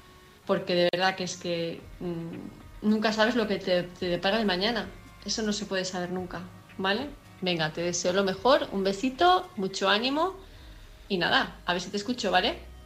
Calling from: Palma de Mallorca, Balearic Islands, Spain; de Palma de Mallorca

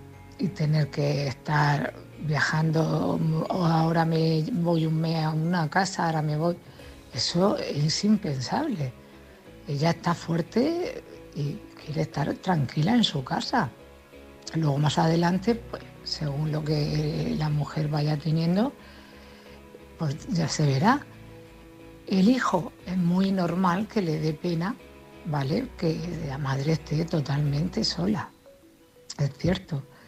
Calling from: Cartagena, Region of Murcia, Spain; de Cartagena.

